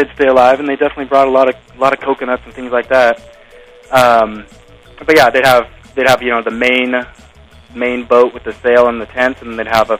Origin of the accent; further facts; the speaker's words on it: Arcata, California, United States; I grew up in Arcata.